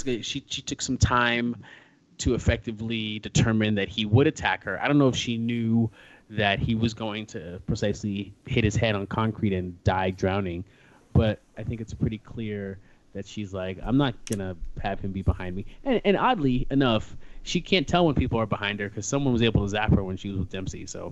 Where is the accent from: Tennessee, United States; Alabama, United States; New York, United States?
New York, United States; as a New Yorker, that was a very visually pleasing bit right there.